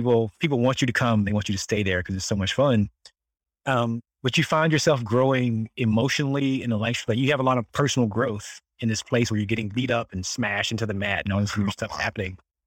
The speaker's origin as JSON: {"language": "English", "region": "North Carolina", "country": "United States", "tie": "born or raised there", "said": "So I grew up in the South, like, same small town I actually still live in, this little small 600 people town in southeastern North Carolina. And it is definitely the South."}